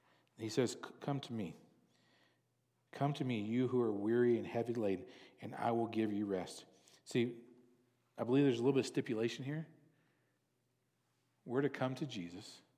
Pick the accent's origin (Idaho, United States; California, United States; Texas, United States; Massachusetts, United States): Texas, United States; I'm originally from Texas, so humidity. But you move from Texas to here